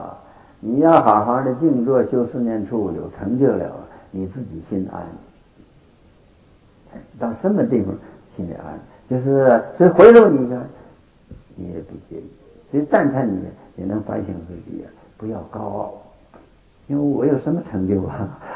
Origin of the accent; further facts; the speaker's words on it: Northeast China, China; moved away; 我是东北人嘛，就从东北跑到青岛，从青岛跑到上海，从上海跑到广州，从广州跑到香港，